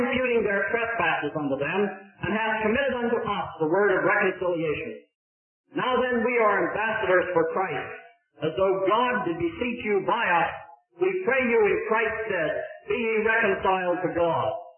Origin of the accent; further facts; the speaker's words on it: Pittsburgh, Pennsylvania, United States; born there; I knew it when I was a tiny child. Like when I was born in Pittsburgh many years ago